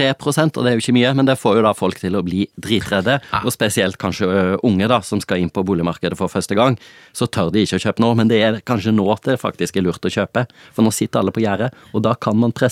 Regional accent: Vestland, Norway; Ja, det forblir når jeg hjemme I Sogn da, på ferie.

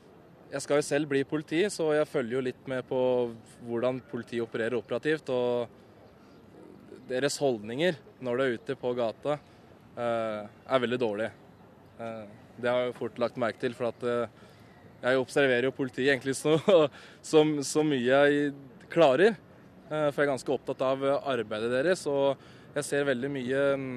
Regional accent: Gjøvik, Innlandet, Norway; Nå er jeg fra Gjøvik, da.

